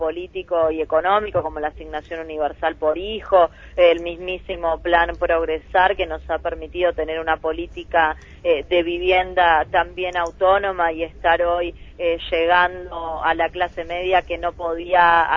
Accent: Argentina; que nosotros hemos padecido como argentinos en carne propia.

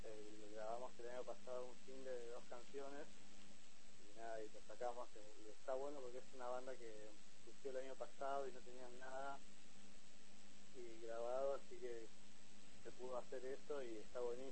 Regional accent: Trelew, Chubut, Argentina; Yo soy de Trelew y algunos de los chicos también, viste, allá de Chubut

